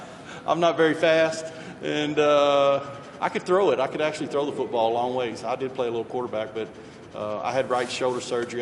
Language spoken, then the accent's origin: English; Kentucky, United States; Well, growing up in Kentucky, you know, we don't really have NFL.